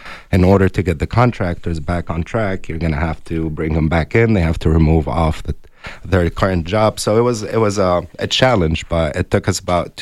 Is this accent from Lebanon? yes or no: yes; Lebanon; See, I did not grow up here. I grew up in Lebanon, and for us, food was always available 24/7.